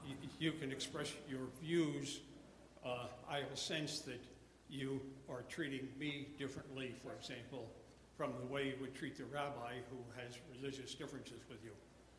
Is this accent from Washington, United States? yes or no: no; Scarborough, Maine, United States; I'm from Scarborough.